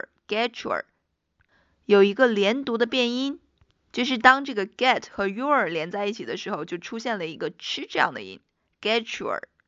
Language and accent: Chinese; China; 作为中国人，我们光有护照啊，还是不够用的哈